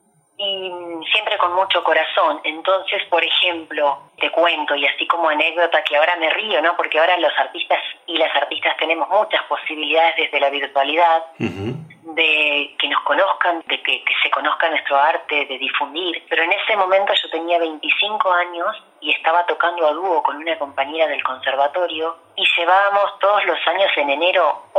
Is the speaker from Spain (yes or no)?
no; Mercedes, Buenos Aires Province, Argentina; Tenía 12 años y fui a un taller de guitarra en mi ciudad natal, la ciudad de Mercedes, provincia de Buenos Aires